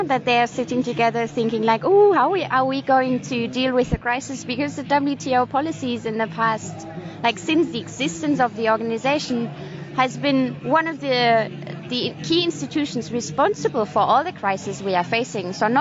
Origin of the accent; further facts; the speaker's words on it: Germany; I'm from Germany, and the whole German economy is totally based on the world market.